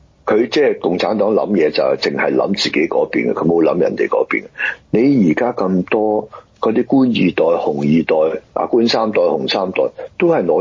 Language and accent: Cantonese; United States; 我哋喺美國長大嘅人